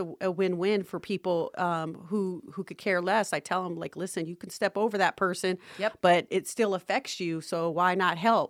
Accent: Las Vegas, Nevada, United States; You know, I grew up in Las Vegas, and so this community is very near and dear to my heart.

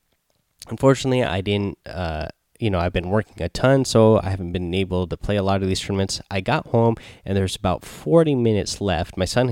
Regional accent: Seattle, Washington, United States; I know what outfit I'm going to wear because I am from Seattle here. I am a big Seattle Seahawks fan

